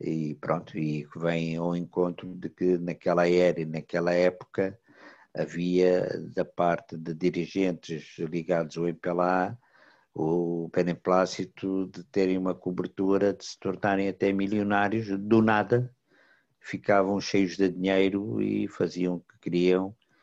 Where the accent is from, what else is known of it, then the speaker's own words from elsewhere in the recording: Angola; E aqui o que nos interessa enquanto angolanos